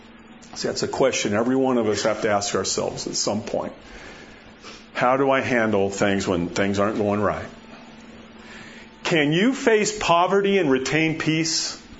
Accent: Florida, United States; I grew up in Florida. I know what hurricanes are.

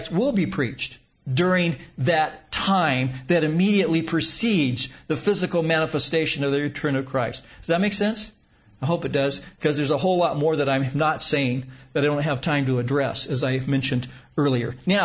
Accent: Huntington Beach, California, United States; I could go to a party 4 days a week growing up in Huntington Beach.

